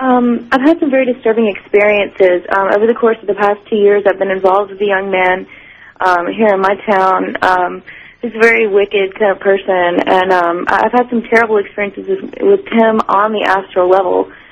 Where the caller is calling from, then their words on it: Memphis, Tennessee, United States; Hi, Art. I'm calling from Memphis, Tennessee. I'm a first-time caller.